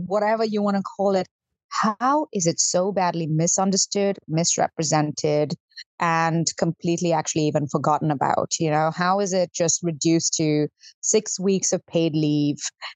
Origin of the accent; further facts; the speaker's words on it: India; I come from India